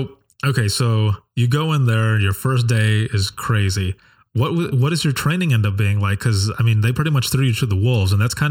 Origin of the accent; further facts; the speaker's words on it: Michigan, United States; also born or lived in Florida; And when I moved from Florida back home to Michigan and started working with Allegan